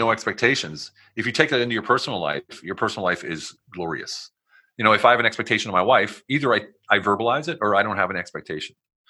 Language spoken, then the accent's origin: English; United States; I'm here. I'm American. I speak German. I know the city like the back of my hand. I'm a veteran.